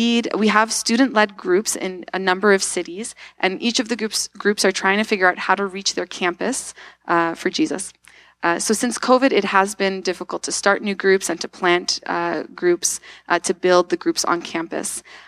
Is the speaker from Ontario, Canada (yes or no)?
yes; Toronto, Ontario, Canada; I grew up in Toronto in a non-Christian home